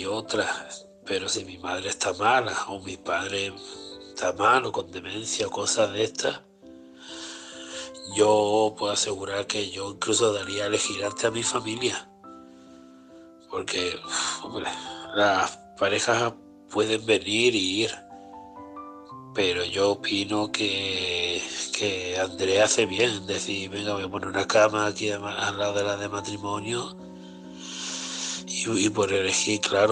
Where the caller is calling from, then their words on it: Málaga, Andalusia, Spain; corresponsal de Málaga.